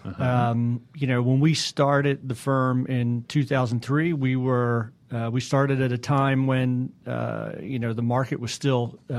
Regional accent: Philadelphia, Pennsylvania, United States; So I'm a transplant, like a lot of other folks here, right? I came from Philadelphia.

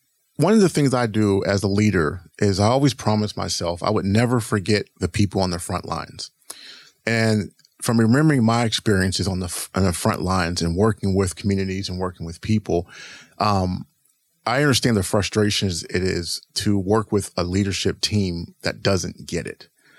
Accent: East Coast, United States; And growing up, I grew up on the East Coast. So I did grow up away from here. So I grew up on the East Coast.

